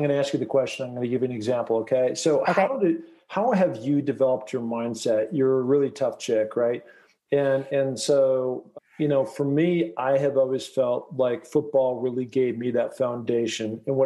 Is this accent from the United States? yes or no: yes; Seattle, Washington, United States; I went to Roosevelt High School. I grew up near the University of Washington. You know, I kind of grew up in that Sandpoint, Lowerhurst area.